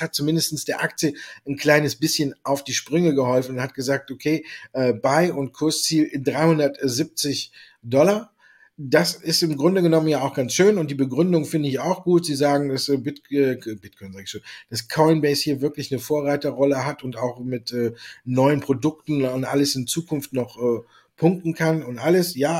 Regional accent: Düsseldorf, North Rhine-Westphalia, Germany; born there; ich bin ja in Düsseldorf geboren

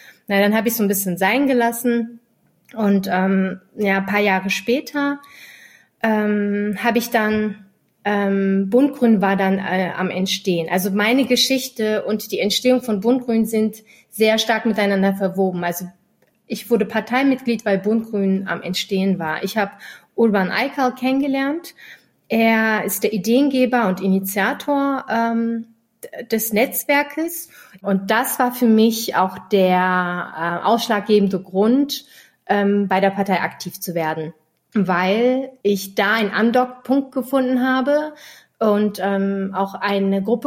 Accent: Berlin, Germany; born there; Ich bin in Kreuzberg geboren. Mein Opa ist in den 70ern nach Berlin, nach Kreuzberg migriert.

